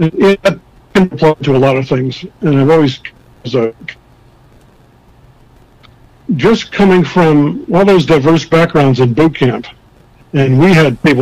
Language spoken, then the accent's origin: English; Danbury, Connecticut, United States; it's directed towards people I grew up with in Danbury